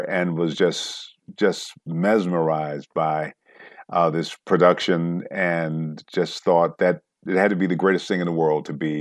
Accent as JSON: {"language": "English", "region": "Michigan", "country": "United States", "moved": "as an adult", "lives_now": "Los Angeles, United States", "said": "I'm from Michigan and was having marital difficulties, left school, got possession of the kids, came out to California. I've been mostly based in Los Angeles"}